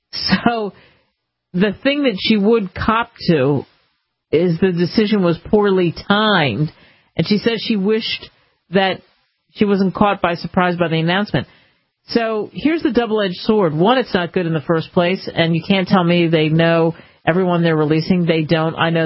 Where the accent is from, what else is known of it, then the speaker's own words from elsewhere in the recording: Philadelphia, Pennsylvania, United States; Growing up in Philly and being right there, walking by Independence Hall all the time when I was a kid